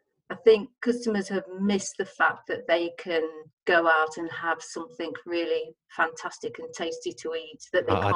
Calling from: West Midlands, United Kingdom; I'm actually sitting in my study at home. Well, I say study, come office, come dumping ground, really, in Staffordshire.

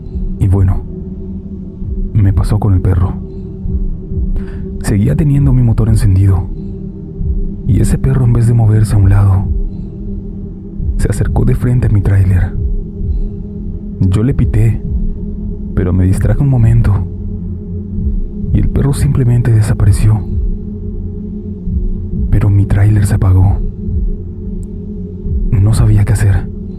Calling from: Mexico City, Mexico; de la Ciudad de México.

